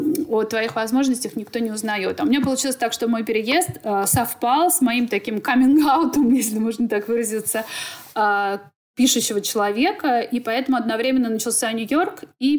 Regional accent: Moscow, Russia; moved away as an adult; now in New York, United States; я, да, живу в Нью-Йорке, уже скоро будет 5 лет как, но на самом деле в душе я москвичка, я абсолютно московская девчонка, которая выросла там, и вся моя жизнь — это, ну, Москва.

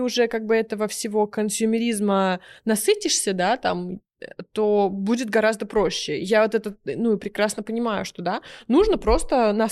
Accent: Dmitrov, Moscow Oblast, Russia; И вот мы из Дмитрова там ехали в Москву

